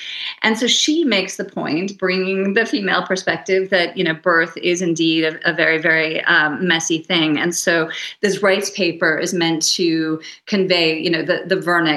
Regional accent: United States; now in Germany; I mean, I'm American, as you might be able to hear, and so I'm more used to the separation between church and state, at least in theory. Here in Germany, things are a little more blurred

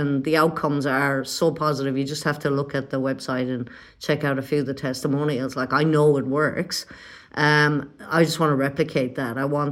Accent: Ireland; moved away as an adult; now in Australia; I sold the house I grew up with in Ireland. I mean, I was in my 40s at the time. And I set in progress the move over here to Australia.

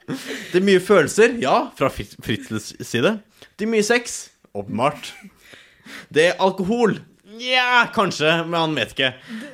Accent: Trøndelag, Norway; accent: Trøndersk; dette er jo en av grunnene til at jeg har lagt om dialekten min ganske hardt. Fra trøndersk til litt mer østlandsk dialekt.

